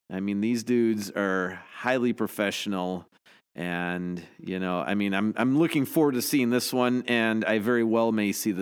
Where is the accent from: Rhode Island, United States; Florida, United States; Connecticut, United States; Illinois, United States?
Illinois, United States; Chicago; now in Santa Barbara, United States; You know, I grew up in Chicago and we'd get snow and snow days, and here we get fire days and smoke days.